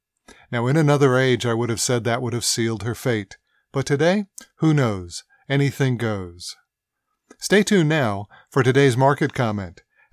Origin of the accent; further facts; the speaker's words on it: Philadelphia, Pennsylvania, United States; a whole slate of economic reports coming out of my hometown of Philadelphia